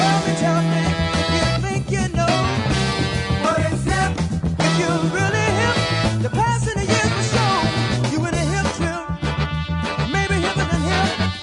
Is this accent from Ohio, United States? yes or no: no; San Francisco, California, United States; So when they find out I'm from San Francisco, when the hotel guy that's checking me in finds out I'm from San Francisco, he starts like fluttering.